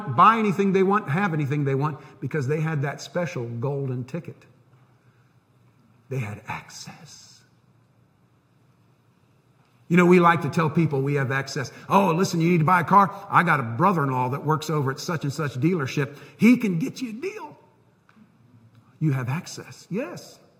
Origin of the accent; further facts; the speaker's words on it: United States; Now, I grew up in America. I love our country.